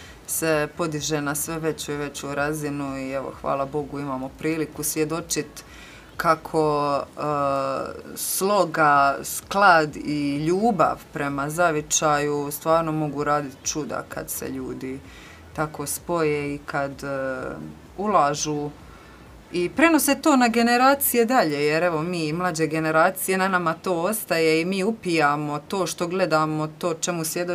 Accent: Dubrovnik, Dubrovnik-Neretva County, Croatia; now in Zagreb, Croatia; ja sam inače rođena u Dubrovniku, ko što ste već čuli, vareških sam korijena, jer su mi roditelji iz Vareša. Odrasla sam u Dubrovniku, a trenutno živim u Zagrebu.

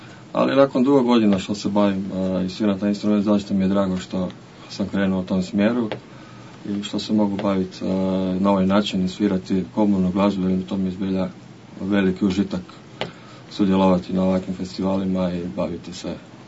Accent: Zagreb, City of Zagreb, Croatia; born there; Rođen sam u Zagrebu, u glazbenoj obitelji.

